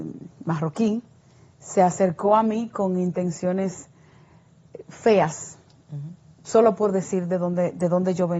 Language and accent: Spanish; Sosúa, Puerto Plata, Dominican Republic; porque muchas veces yo digo, vengo de Sosúa, pero me miran y rápidamente digo, sí, pero.